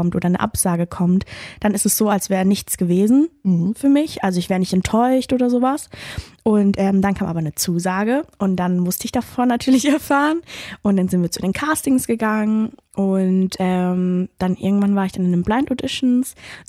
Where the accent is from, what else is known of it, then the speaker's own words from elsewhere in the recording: Mannheim, Baden-Württemberg, Germany; Ich komme ja aus Mannheim